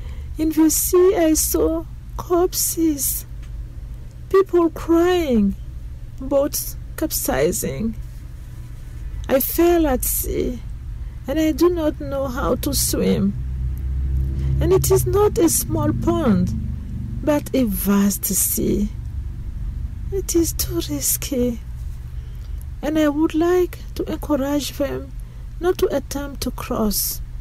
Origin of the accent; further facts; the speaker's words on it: Cameroon; I am from Cameroon. I arrived only thanks to God.